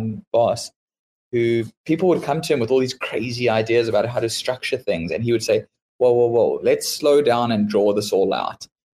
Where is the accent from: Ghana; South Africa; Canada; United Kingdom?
South Africa; moved away as an adult; now in United States; So pretty much I grew up in South Africa.